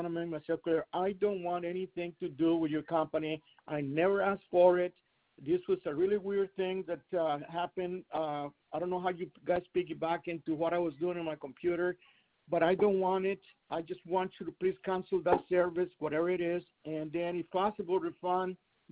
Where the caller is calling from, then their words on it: Florida, United States; I'm not even, I'm calling you from Florida.